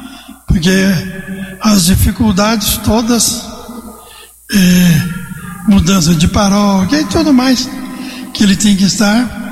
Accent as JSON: {"language": "Portuguese", "town": "Cristais Paulista", "region": "São Paulo", "country": "Brazil", "said": "E eu sou de Cristais Paulista, estou aqui em São João há tanto tempo"}